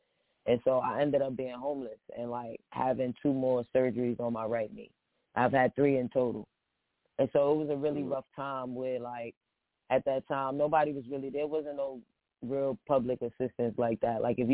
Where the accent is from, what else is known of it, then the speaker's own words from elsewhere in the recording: Brooklyn, New York, United States; I'm out here from Brooklyn. So I'm going to talk my talk. You know, I rep that Brooklyn State.